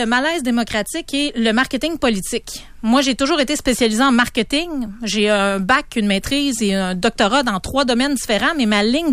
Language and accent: French; Baie-Comeau, Quebec, Canada; Donc, moi, j'ai grandi à Baie-Comeau, mais j'ai été baptisée dans Charlevoix parce que la famille est toujours restée dans Charlevoix.